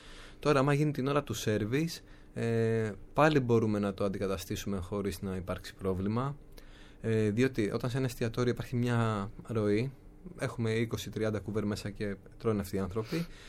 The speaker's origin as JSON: {"language": "Greek", "town": "Athens", "region": "Attica", "country": "Greece", "said": "όταν μαθαίνω ότι είμαι από Αθήνα, μου λένε φοβερή πόλη."}